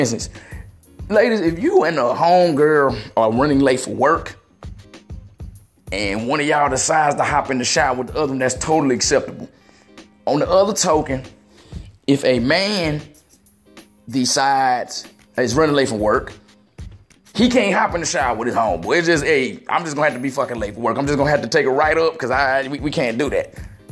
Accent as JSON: {"language": "English", "region": "Mississippi", "country": "United States", "tie": "born or raised there", "said": "There's a event that they throw all the time back in my hometown of Mississippi. Well, not just my hometown, the whole area of the Gulf Coast."}